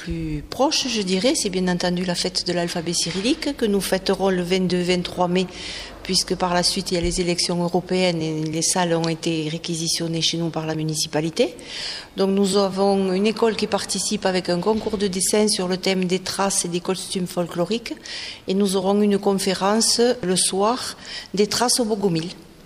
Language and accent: French; Occitanie, France; Je viens de la région de Toulouse, en France